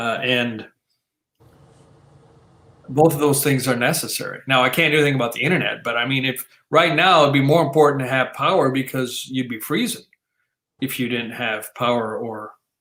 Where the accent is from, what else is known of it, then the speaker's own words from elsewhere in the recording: South Dakota, United States; I mean, yes, I was born and raised in South Dakota, but I don't like that cold weather.